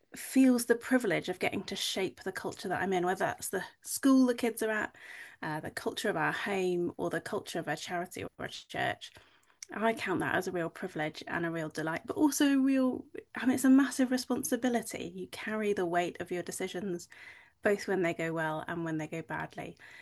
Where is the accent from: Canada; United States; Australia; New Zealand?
New Zealand; now in United Kingdom; so I grew up in New Zealand where everyone had a bit of a can-do attitude, and when we came to England I found lots of people who were just a little bit more passive